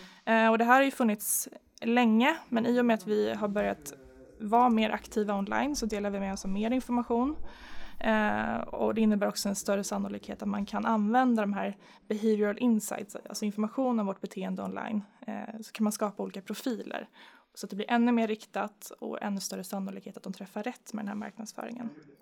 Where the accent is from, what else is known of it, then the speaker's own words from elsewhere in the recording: Norrköping, Östergötland, Sweden; Jag kommer ju från Norrköping.